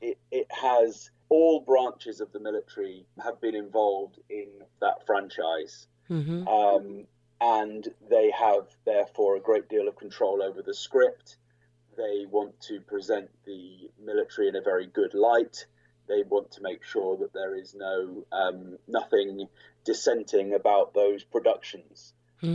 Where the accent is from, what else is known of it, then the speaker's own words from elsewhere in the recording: United Kingdom; I'm from Great Britain. I live just outside London